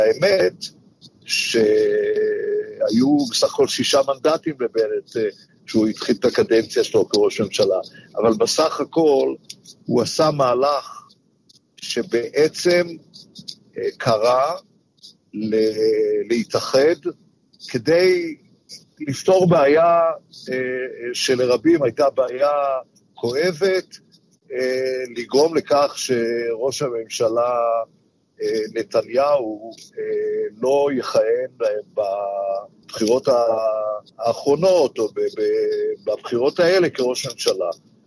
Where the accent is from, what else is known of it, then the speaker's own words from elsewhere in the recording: Jerusalem, Jerusalem District, Israel; כמו שאני זוכר בתור ילד בשנות ה-60 וה-70 בירושלים